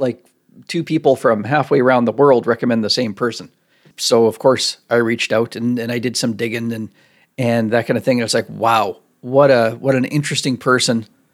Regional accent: Saskatchewan, Canada; where I'm from I'm from Saskatchewan, so it's the prairies in Canada.

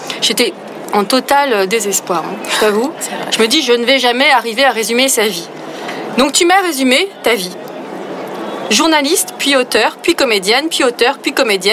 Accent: East of France, France; comme je viens de l'Est de la France, je savais pas que j'avais le droit.

